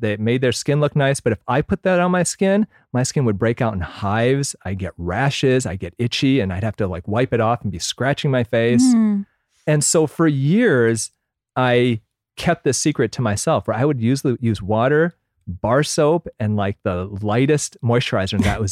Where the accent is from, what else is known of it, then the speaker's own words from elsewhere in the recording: Michigan, United States; But also at the same time, I grew up in Michigan where my parents, you know, I eat a lot of Korean food.